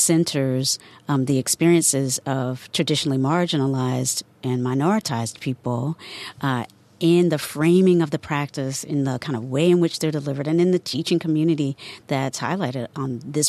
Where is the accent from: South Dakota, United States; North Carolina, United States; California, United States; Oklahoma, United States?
North Carolina, United States; I grew up in the South, around in a particular time and place, like born in segregated North Carolina, where most of the people around me were African American, small number of whites